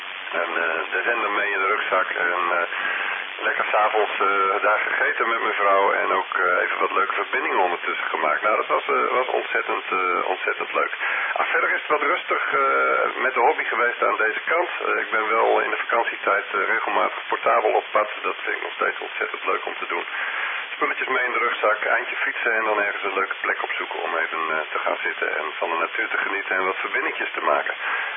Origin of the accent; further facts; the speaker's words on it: Drenthe, Netherlands; wat kun je nou doen als Drent